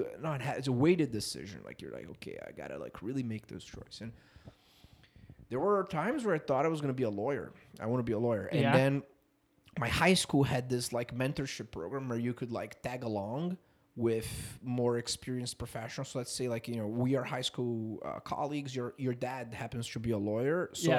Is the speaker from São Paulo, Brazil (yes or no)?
yes; São Paulo, Brazil; I was basically born and raised in Sao Paulo, middle class family. So we were never poor, but we were never wealthy.